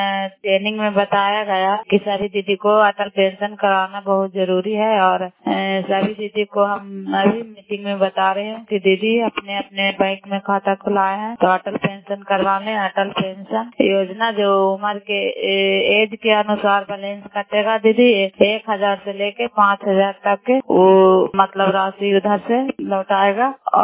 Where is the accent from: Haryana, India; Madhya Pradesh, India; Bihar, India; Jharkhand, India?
Bihar, India; Bairiganj; नालंदा जिला कराय ब्लॉक मकराता पंचायत ग्राम वैरीगंज के निवासी हूँ।